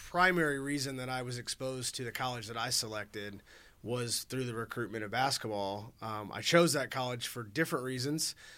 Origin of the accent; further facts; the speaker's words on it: Madison, Indiana, United States; I'm from Madison, Indiana, which is a relatively small town in southeastern Indiana on the Indiana-Kentucky border, an Ohio River town in between Louisville, Kentucky, and Cincinnati, Ohio.